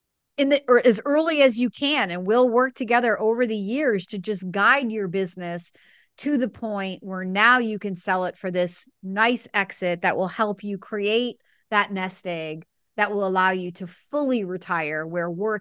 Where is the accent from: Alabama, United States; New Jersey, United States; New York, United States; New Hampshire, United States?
New Hampshire, United States; Planet started right here in my hometown in southern New Hampshire.